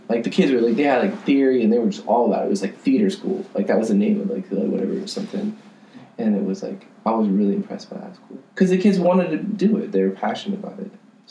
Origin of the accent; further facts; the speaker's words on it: Seattle, Washington, United States; now in New York City, United States; I was like, well, I'm from Seattle. We don't, like, most people there is, like, don't yell as much.